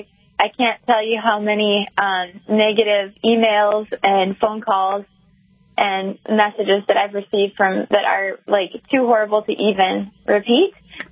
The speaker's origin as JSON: {"language": "English", "region": "Minnesota", "country": "United States", "tie": "born there", "said": "I was born in Minnesota, actually, so I've driven through North Dakota a lot"}